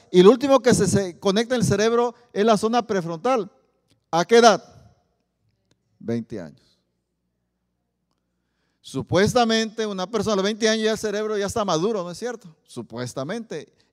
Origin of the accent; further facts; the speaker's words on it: Oaxaca, Mexico; Soy de Oaxaca, ¿verdad?